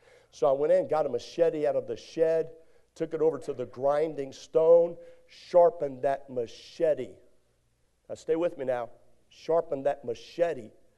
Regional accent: Hampstead, Maryland, United States; I was raised in Hampstead, Maryland, and worked on a ranch for a little while

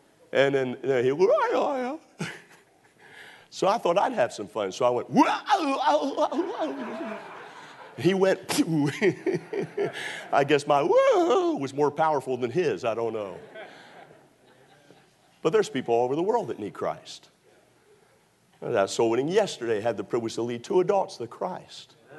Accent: Texas, United States; after all, we're from Texas.

